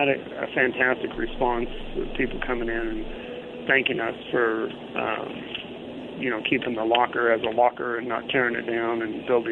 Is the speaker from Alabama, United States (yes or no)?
no; Nevada, United States; now in Mitchell, United States; So, yeah, I was born and bred in Nevada my whole life. 57 years